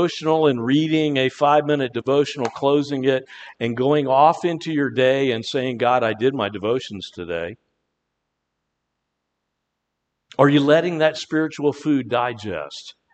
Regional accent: Chesapeake Bay, United States; I grew up on the Chesapeake Bay.

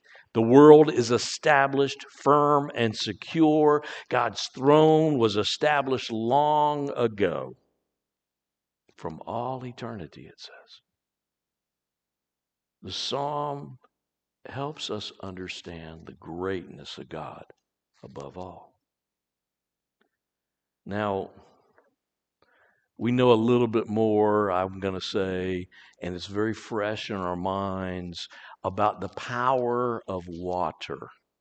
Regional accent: Chesapeake Bay, United States; I grew up on the Chesapeake Bay. Chesapeake Bay is not the ocean, but it's large enough

